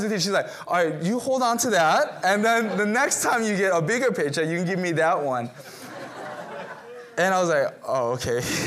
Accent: United States; And the thing about being Korean American is this, that you got to know is this.

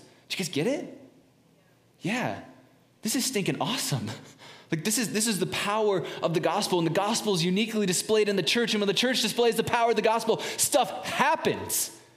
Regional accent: San Diego, California, United States; I grew up in San Diego, so we don't have wintertime. There's no ice rinks or anything.

